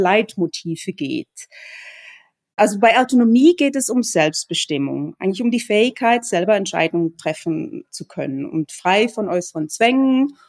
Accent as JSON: {"language": "German", "country": "Switzerland", "said": "als Schweizerin verfolge ich die Zollverhandlungen der Schweiz mit der USA gerade"}